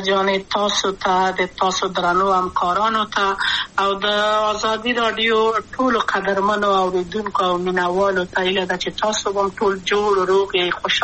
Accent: Kabul, Afghanistan; also born or lived in Wardak; زه خو اصلا د وردګو ولایت یم، د پلار مې د وردګو ولایت ته خلګنسه کې دلې د کابل په تختپل سیمه کې یم او لویا شویم کابل کې هم مکتب می دولسم په کابل

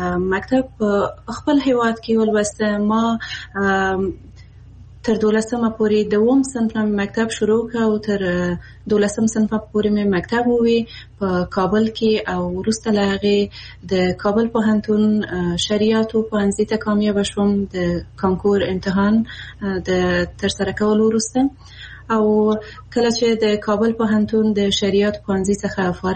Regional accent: Afghanistan; زه د افغانستان یو هغه میرمن یم

